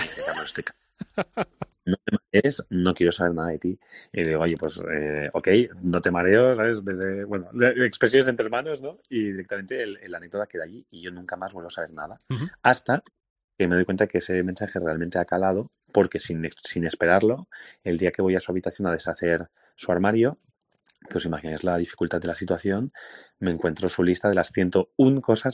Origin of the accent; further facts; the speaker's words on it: Barcelona, Catalonia, Spain; also born or lived in Madrid; ambos, bueno, somos de Barcelona, pero los dos vivíamos en Madrid.